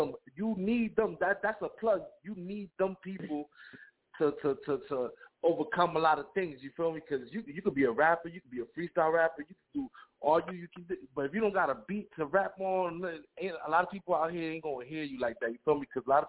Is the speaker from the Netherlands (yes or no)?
no; Puerto Rico; I was born in Puerto Rico. I was born in Puerto Rico, born in Puerto Rico, raised in Puerto Rico. But, you know, my father black, my mom Puerto Rican.